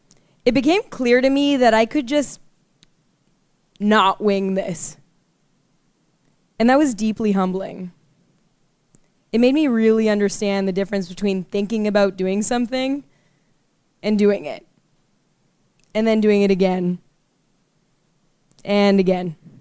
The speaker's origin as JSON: {"language": "English", "town": "Sudbury", "region": "Ontario", "country": "Canada", "tie": "born or raised there", "said": "I grew up in Sudbury in the 90s."}